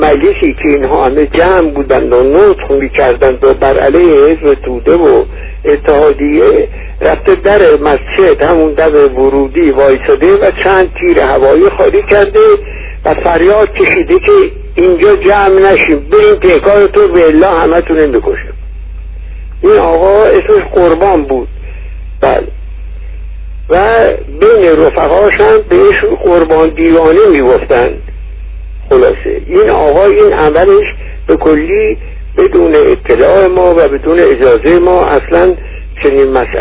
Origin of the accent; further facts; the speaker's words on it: Tehran, Tehran Province, Iran; من در تهران متولد شدم و در تهران هم بزرگ شدم.